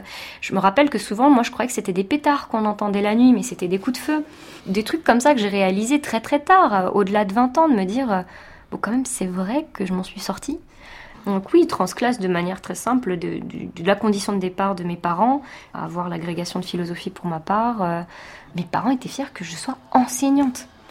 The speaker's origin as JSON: {"language": "French", "country": "France", "tie": "born or raised there", "said": "moi je suis née ici et je suis française et je me considère comme ça."}